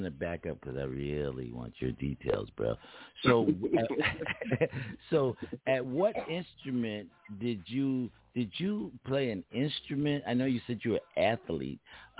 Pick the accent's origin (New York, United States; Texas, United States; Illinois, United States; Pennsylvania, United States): Pennsylvania, United States; Philadelphia; Because I trained at Joe Frazier Gym as a young man. I'm from Philly, right?